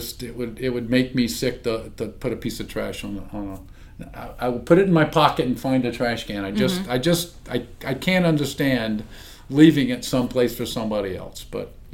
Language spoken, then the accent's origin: English; Savannah, Georgia, United States; Yeah, well, I grew up in Savannah. We were at the beach a lot. You know, we had we boated, we skied, we crabbed, we fished. Mm-hmm. Typical Southern kid from Savannah.